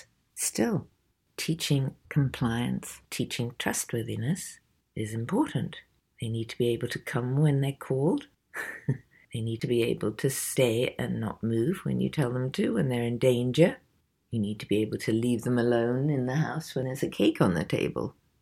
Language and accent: English; England, United Kingdom; now in United States; I'm English, so we have much stricter ideas about child upbringings than you have in America.